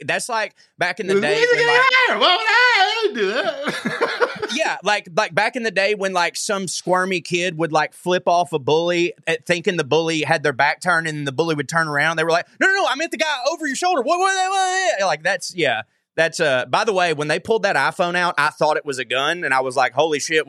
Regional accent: United States; also just exists to me as an American, you know, at large.

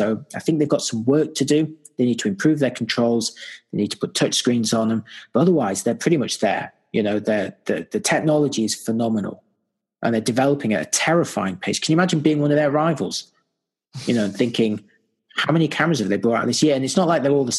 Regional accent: United Kingdom; also born or lived in New Zealand; some of you know, I'm obviously British. You probably recognize the accent. I live in Great Britain at the moment.

